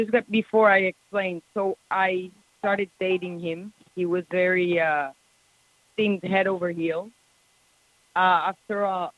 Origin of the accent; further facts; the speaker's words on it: Colombia; and I'm from Colombia.